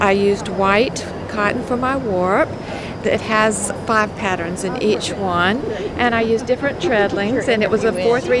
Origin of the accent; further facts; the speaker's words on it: Birmingham, Alabama, United States; from Birmingham, Alabama, and I just have woven my first two towels.